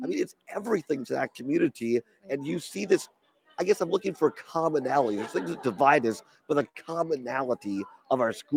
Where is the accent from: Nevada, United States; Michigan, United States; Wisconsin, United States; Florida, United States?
Wisconsin, United States; Richland Center; And a lot of places, I'm from Richland Center, Pat's from up in Chippewa Valley, those rural areas, the state applauded that.